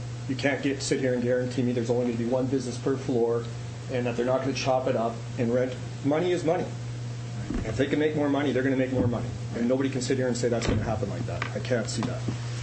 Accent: Winnipeg, Manitoba, Canada; I grew up in Woodhaven all my life. I was born on Oakdean, and I came back in the area 11 years ago, my wife and I, and we bought on Old Mill Road. So I am a second-generation Woodhavenite.

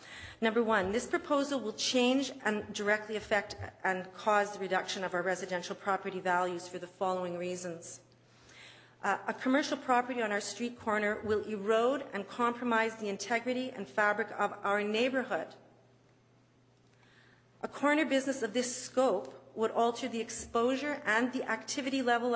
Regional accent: Manitoba, Canada; I grew up in River Heights, and it's been a long time goal of mine to return to my home.

